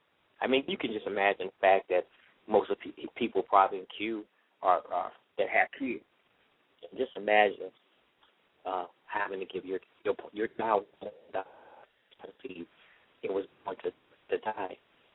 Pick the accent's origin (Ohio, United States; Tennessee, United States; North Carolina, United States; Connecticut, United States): Tennessee, United States; So I'm from Tennessee, so I went home, and there was a track meet going on.